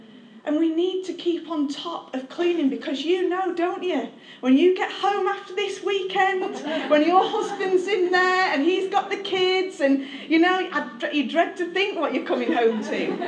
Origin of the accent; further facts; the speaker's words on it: Northern England, United Kingdom; accent: northern; a right good clean, up north, you know, a right good clean, you know, my northern accent's coming out there, like